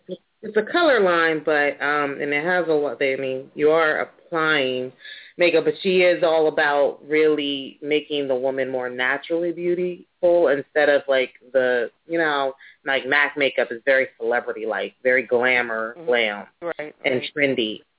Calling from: Pennsylvania, United States; I'm calling from Pennsylvania.

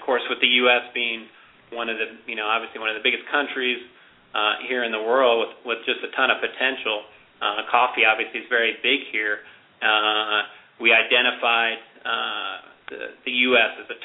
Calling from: Bend, Oregon, United States; Yeah, we are calling from our U.S. headquarters. We're located here in Bend, Oregon.

